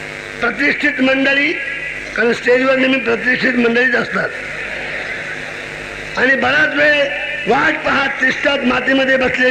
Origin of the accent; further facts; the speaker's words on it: Kolhapur, Maharashtra, India; also born or lived in Pune; माझा जन्म जरी पुण्यामध्ये झाला असला तरी मी घडलो कोल्हापुरात ना.